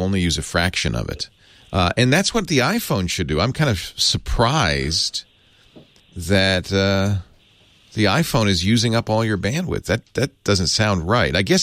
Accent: California, United States; Hey, we're from California. We have thin blood now. We can't take the cold anymore.

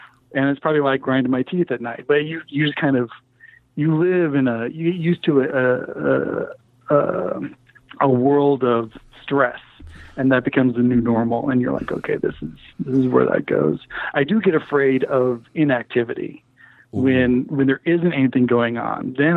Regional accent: the Ozarks, United States; No, I grew up in the Ozarks, so

